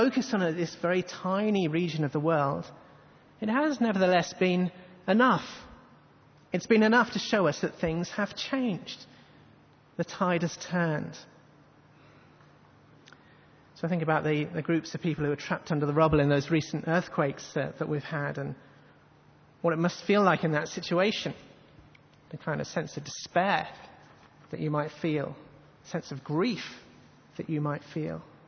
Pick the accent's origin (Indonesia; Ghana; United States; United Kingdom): United Kingdom; England; like the way my Australian friends are compassionate towards me as an Englishman when the cricket is on.